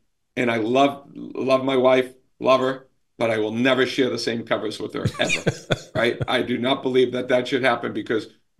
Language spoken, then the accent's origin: English; Boston, Massachusetts, United States; I'm Italian from Boston.